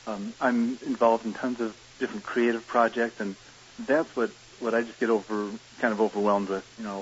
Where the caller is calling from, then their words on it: Santa Paula, California, United States; I'm calling from Santa Paula.